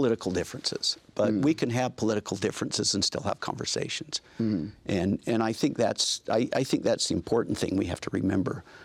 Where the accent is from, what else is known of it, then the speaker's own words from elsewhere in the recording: North Ogden, Utah, United States; also born or lived in Dallas, United States; I grew up in North Ogden, went to Weber State University, had a great experience there.